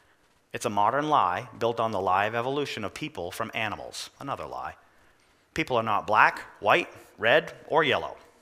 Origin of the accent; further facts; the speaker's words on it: Scotland, United Kingdom; That's right. I'm Scottish. That's terrible. I am. I am descendant of slaves.